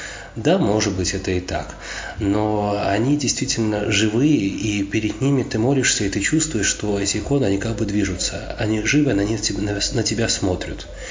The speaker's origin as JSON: {"language": "Russian", "country": "Latvia", "tie": "born or raised there", "also_born_or_lived": "Germany", "moved": "yes", "said": "я приехал сам из Латвии, я там вырос, родился в Германии"}